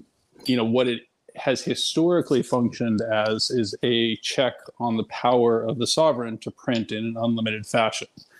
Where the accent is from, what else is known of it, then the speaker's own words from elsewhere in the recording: California, United States; So I am a native Californian. I grew up actually in Silicon Valley.